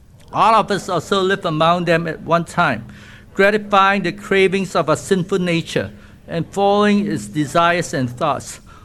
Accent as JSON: {"language": "English", "region": "Kuala Lumpur", "country": "Malaysia", "tie": "born or raised there", "also_born_or_lived": "United States", "said": "For me, I grew up in Kuala Lumpur, Malaysia, but my grandfather was from Dongguan, China"}